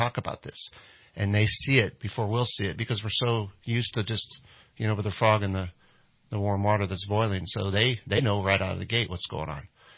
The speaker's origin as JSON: {"language": "English", "region": "Nebraska", "country": "United States", "tie": "born or raised there", "said": "Yeah, and I'm from Nebraska originally. I was raised on a farm there"}